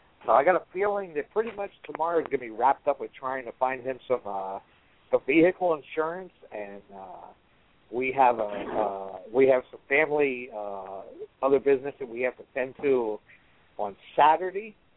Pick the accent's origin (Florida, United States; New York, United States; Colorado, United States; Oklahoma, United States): Florida, United States; I mean, that's the way I grew up in the Keys, and that's the way I grew up.